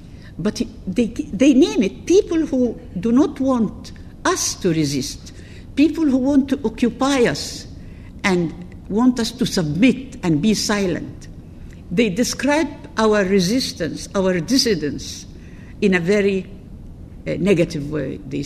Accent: Egypt; English is a second language; so I am from Egypt, from North Africa. I am not from the Middle East.

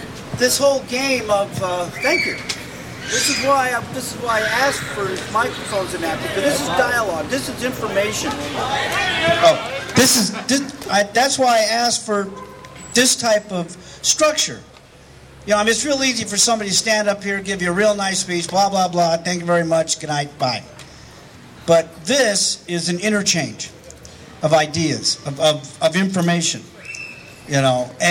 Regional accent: Oakland, California, United States; the same thing to me … when I was 6 years old growing up in Oakland.

